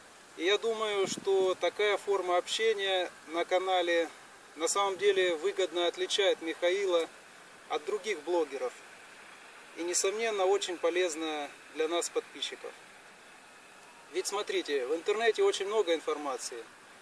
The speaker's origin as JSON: {"language": "Russian", "town": "Maykop", "region": "Adygea", "country": "Russia", "said": "мне 33 года, я из России, города Майкопа, Республики Адыгея."}